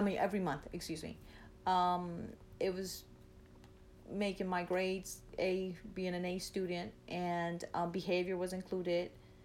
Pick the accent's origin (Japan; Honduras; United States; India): Honduras; I grew up in Honduras, Central America. My childhood was what we would call normal back there.